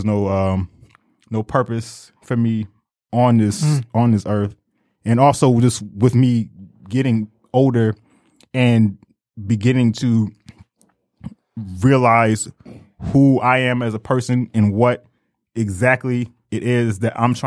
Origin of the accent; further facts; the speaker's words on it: Detroit, Michigan, United States; I'm from Detroit myself, so I've been used to the big city life